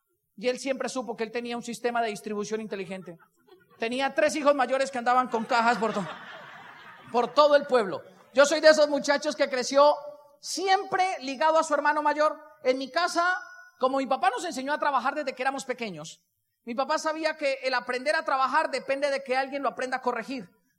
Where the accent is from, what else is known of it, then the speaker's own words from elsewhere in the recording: Boyacá, Colombia; de esos boyacenses de cepa, cepa, cepa, de esos que en algún momento se les coloreteó acá. Y crecí con toda la crianza boyacense que uno puede llegar a crecer.